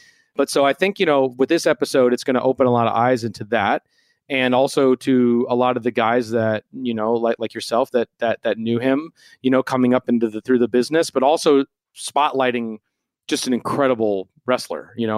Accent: Minneapolis, Minnesota, United States; born or raised there

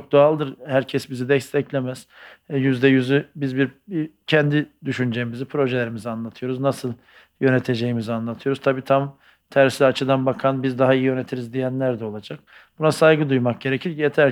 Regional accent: Ataşehir, Istanbul, Turkey; Çünkü tam bir Ataşehirliyim. Yani işte Bakkalköy mahallesinde oturuyorum. İş yerim orada.

